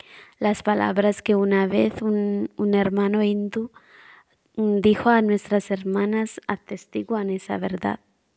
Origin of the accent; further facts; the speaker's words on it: India; soy hermana hospitalaria y soy de la India.